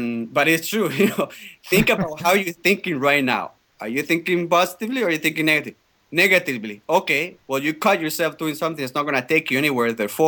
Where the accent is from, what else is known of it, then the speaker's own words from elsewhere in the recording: Spain; now in Canada; The main job that really helped me was when we came to Canada in 1996, because I'm originally from Spain, and we, you know, I came with my father and my family here